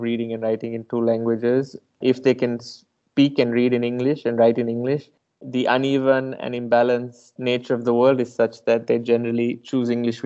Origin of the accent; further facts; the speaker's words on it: Colombo, Western Province, Sri Lanka; Growing up in Colombo, there were, especially in the 90s, bombs every 2 or 3 months.